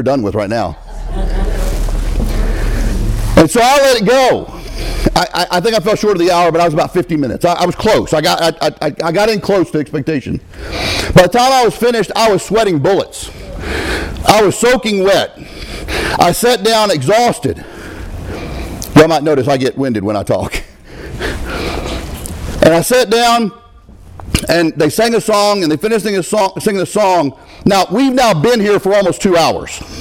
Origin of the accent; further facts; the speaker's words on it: Texas, United States; I'm not acclimated to that kind of heat, and I'm from Texas.